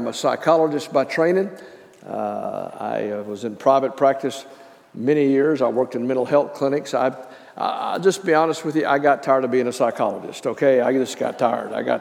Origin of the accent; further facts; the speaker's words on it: Alabama, United States; born there; now in Dallas, United States; I live in Dallas, Texas, but I was born in Alabama.